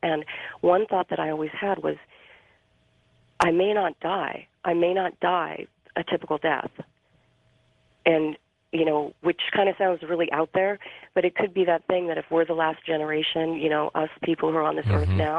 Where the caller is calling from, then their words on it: San Francisco, California, United States; San Francisco.